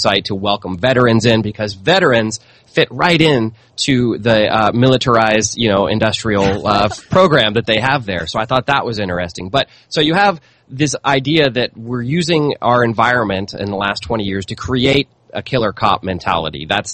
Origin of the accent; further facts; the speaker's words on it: St. Louis, Missouri, United States; I live near St. Louis, and I grew up in St. Louis. So I have a lot of people that are friends of mine there that live in St. Louis still